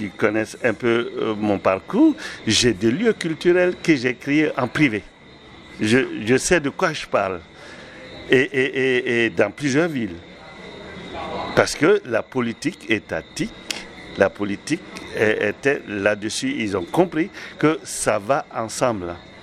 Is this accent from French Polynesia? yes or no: no; Burkina Faso; Moi, je suis originaire du Burkina Faso.